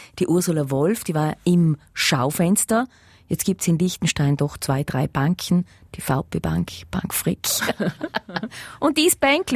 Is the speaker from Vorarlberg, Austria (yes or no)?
yes; Lauterach, Vorarlberg, Austria; also ich kenne das aus meiner Gemeinde, wo ich herkomme, so Kurdorf, Österreich, Lauterach, lauter Kühe und alte Leute.